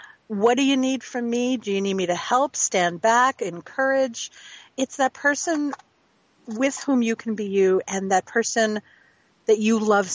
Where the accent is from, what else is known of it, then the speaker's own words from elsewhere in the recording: United States; I grew up an hour outside of Manhattan, and my parents were big theater and opera lovers.